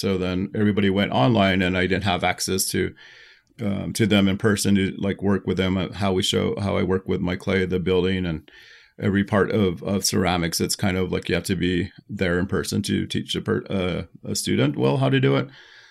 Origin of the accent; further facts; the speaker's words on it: Cochiti, New Mexico, United States; growing up in Cochiti, we've always been working with traditional methods materials.